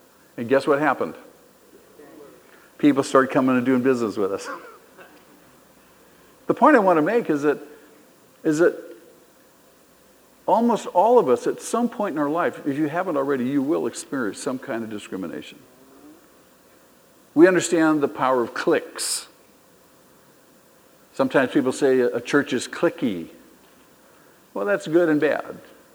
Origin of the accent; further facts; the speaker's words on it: Manhattan Beach, California, United States; And I grew up here in Manhattan Beach. I've lived here all my life with the exception of a few years here and there.